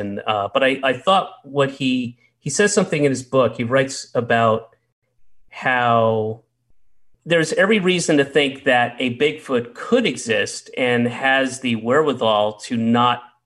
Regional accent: the South, United States; I grew up in the South.

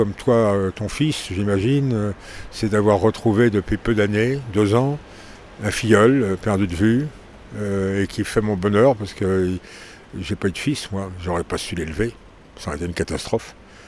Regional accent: Saint-Malo, Brittany, France; born there; Oui, je suis né à Saint-Malo, camarade, franchement.

